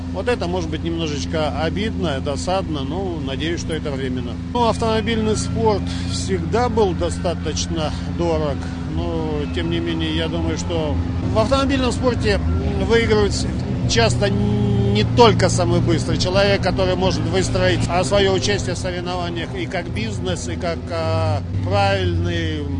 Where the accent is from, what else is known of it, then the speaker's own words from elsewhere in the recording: Siberia, Russia; Хоть я и человек из Сибири, проживающий в южных теплых краях